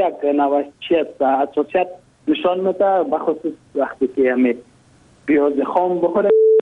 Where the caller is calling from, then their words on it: Mazar-i-Sharif, Balkh, Afghanistan; سلام به دکتر تقدیم میکنم از مزار شریف